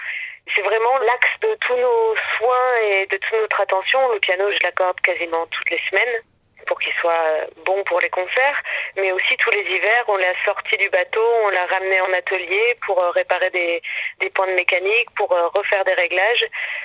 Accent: Auvergne-Rhône-Alpes, France; d'être de retour aussi à Grenoble, puisque moi j'ai grandi dans le Vercors, donc c'est quand même mes sources aussi.

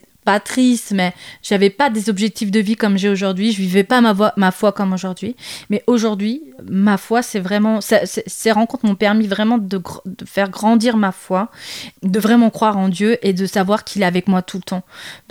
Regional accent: Bourgoin-Jallieu, Auvergne-Rhône-Alpes, France; Je suis de Bourgoin-Jallieu, donc sur Bourgoin-Jallieu, je vais faire des actions avec ma communauté.

